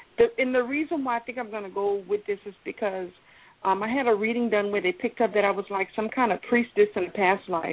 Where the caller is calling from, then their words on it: Louisiana, United States; Louisiana.